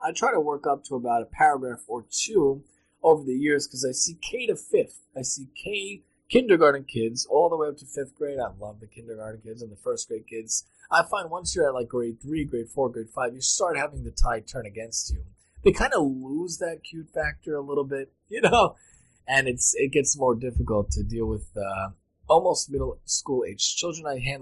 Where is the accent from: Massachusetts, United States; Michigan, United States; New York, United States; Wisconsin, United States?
New York, United States; Staten Island; The paper growing up, I believe, had it, the Staten Island Advance. I'm from Staten Island.